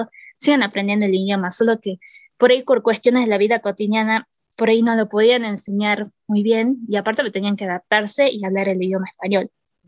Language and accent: Spanish; Salta, Argentina; now in United States; yo soy de Salta capital y ahora estoy viviendo en Carolina del Norte, en Estados Unidos.